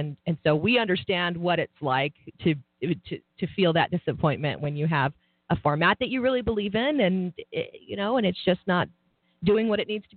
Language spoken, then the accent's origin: English; El Paso, Texas, United States; I was born and raised in El Paso and went to college in Portales.